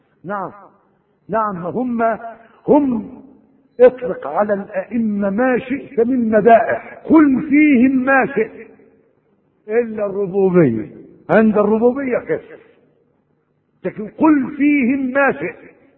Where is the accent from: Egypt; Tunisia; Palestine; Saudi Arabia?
Egypt; كثير من إخواننا عندنا في مصر